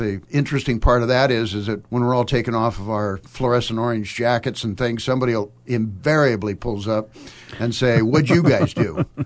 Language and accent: English; Portland, Oregon, United States; born there; Well, I was born in Portland, Oregon, a number of years ago.